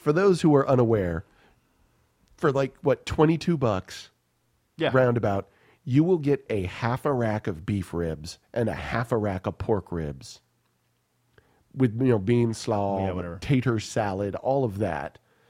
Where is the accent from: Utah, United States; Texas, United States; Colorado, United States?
Texas, United States; Austin; I'm from Austin, right?